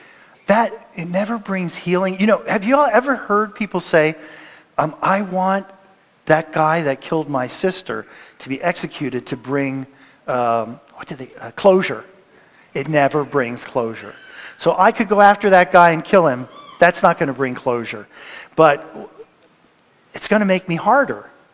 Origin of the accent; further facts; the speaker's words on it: Washington, District of Columbia, United States; I'm from Washington, D.C. originally.